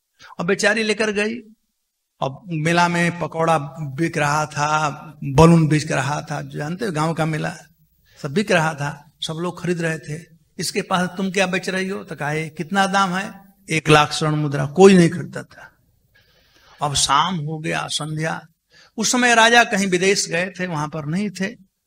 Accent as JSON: {"language": "Hindi", "region": "Bihar", "country": "India", "said": "हमारे यहां बिहार में कहते हैं"}